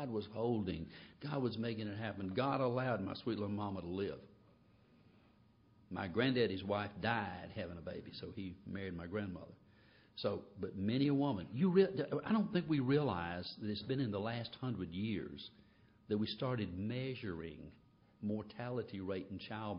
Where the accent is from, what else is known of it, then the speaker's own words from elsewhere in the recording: Kosciusko, Mississippi, United States; born there; There's something about seeing that little house where I was born in Kosciuszko that sort of puts me in touch with reality.